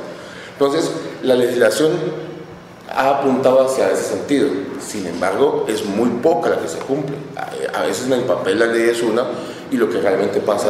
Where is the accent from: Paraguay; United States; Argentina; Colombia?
Colombia; Si todos somos colombianos. Claro, todos somos colombianos.